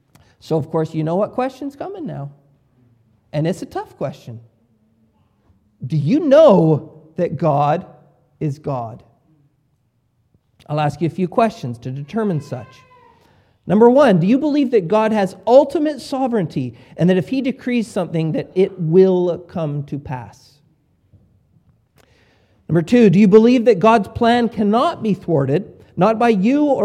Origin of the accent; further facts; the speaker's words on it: Vancouver, British Columbia, Canada; Now, I come from the West, from Vancouver, the West that we refer to Vancouver as the melting pot.